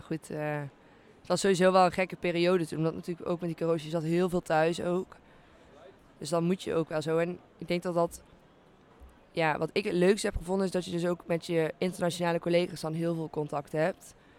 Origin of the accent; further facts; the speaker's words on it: Helmond, North Brabant, Netherlands; Ik kom ook oorspronkelijk uit Helmond.